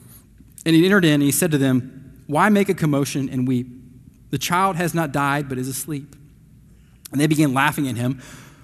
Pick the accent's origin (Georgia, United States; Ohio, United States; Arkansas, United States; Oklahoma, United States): Georgia, United States; Atlanta; Growing up in Atlanta, I lived really close to Six Flags Over Georgia.